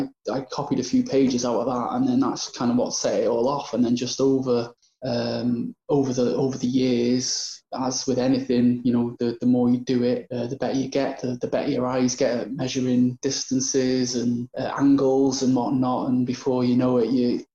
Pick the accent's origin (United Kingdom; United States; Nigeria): United Kingdom; Wrexham, Wales; I'm an illustrator from Wrexham in North Wales.